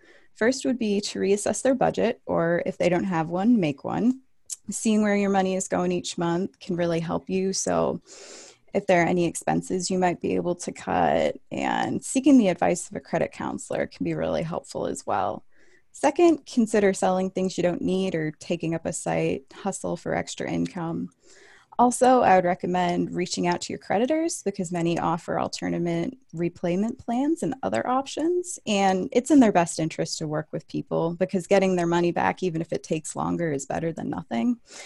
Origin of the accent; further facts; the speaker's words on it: New Hampshire, United States; So I'm originally from New Hampshire.